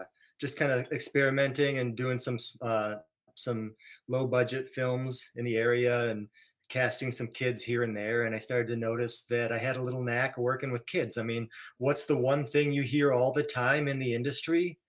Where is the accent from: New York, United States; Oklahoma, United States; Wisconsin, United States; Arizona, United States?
Wisconsin, United States; Monona; I grew up in Monona, right here in the Madison area.